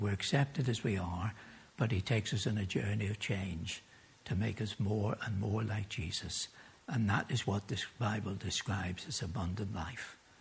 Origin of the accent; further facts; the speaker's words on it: Northern Ireland, United Kingdom; Not many years ago, where I grew up in Northern Ireland, it was considered wrong